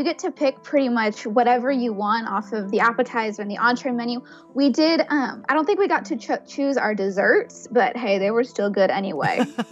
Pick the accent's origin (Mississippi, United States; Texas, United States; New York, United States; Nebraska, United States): Texas, United States; I'm from Texas, so meat is my department.